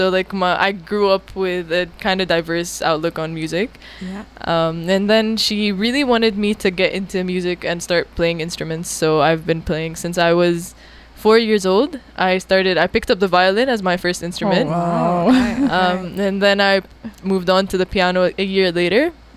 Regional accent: Jordan; moved away as an adult; now in Canada; I'm a Jordanian Palestinian. I grew up in Jordan all my life. I moved to Canada 2 years ago to pursue my major, computer science, as you said.

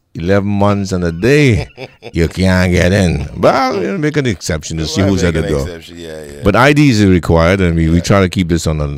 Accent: England, United Kingdom; moved away; I came from England with a pair of Wranglers.

